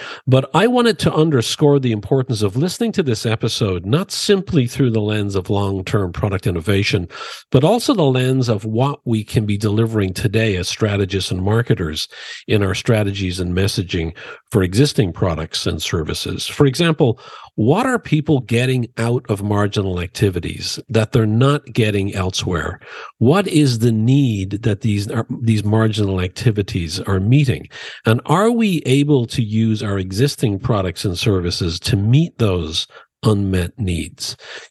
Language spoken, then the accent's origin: English; Dublin, Leinster, Ireland; I grew up in Dublin, and I'm so proud of all that Ireland has become